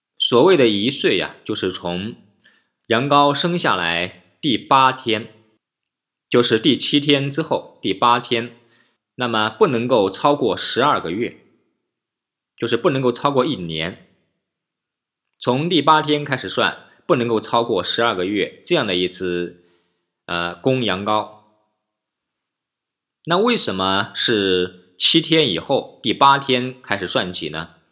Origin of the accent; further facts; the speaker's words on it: China; 因为我们中国人流传啊